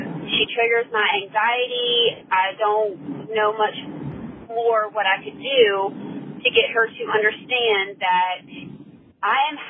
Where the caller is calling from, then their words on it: Montana, United States; I am calling from Montana.